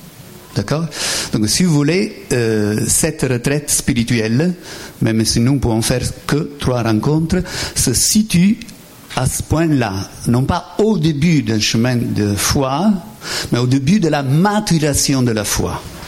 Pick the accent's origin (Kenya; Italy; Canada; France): Italy; accent: Italian; French is a second language; puisque j'ai un accent italien très marqué